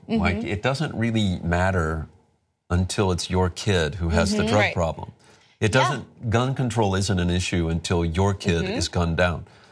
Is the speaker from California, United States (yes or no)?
no; Ohio, United States; a little town near where I grew up in Ohio